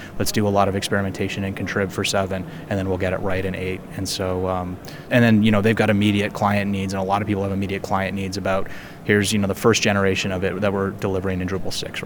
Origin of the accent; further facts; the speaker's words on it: Ottawa, Ontario, Canada; I think he might be even from Ottawa, my hometown.